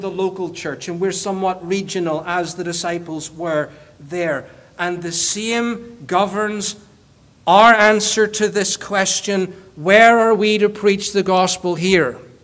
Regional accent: Northern Ireland, United Kingdom; I grew up in Northern Ireland.

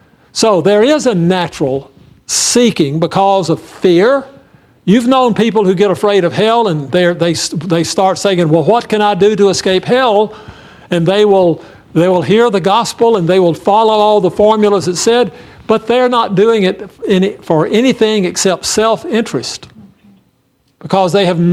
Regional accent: Mississippi, United States; I'm from Mississippi. And so I understand the dynamic.

